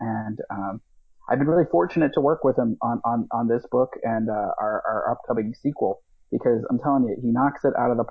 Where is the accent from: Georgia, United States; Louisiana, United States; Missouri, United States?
Missouri, United States; St. Louis; Hey, I'm from Missouri as well, actually. I grew up in St. Louis.